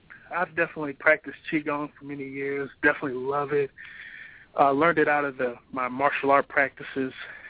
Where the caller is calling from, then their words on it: Indianapolis, Indiana, United States; I'm calling from Indianapolis.